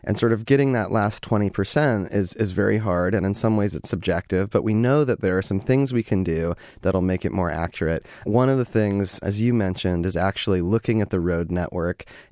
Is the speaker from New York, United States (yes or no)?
no; Topeka, Kansas, United States; And I grew up in Kansas, where my walk score was probably in the 40s, because I grew up in Topeka, Kansas